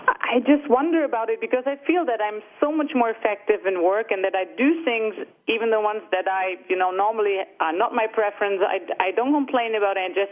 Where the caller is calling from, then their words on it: Hamburg, Germany; From Germany.